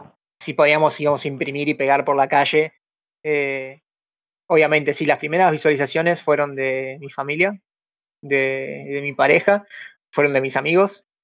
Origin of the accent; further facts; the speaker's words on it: Buenos Aires, Argentina; Soy parte del podcast Lag Mental. Soy de Argentina, Buenos Aires.